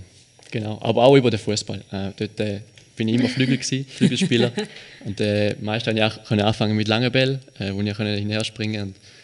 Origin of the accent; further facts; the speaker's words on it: Andwil, St. Gallen, Switzerland; ich bin 19-jährig. Ich komme aus Andwil, das ist in der Nähe von St. Gallen.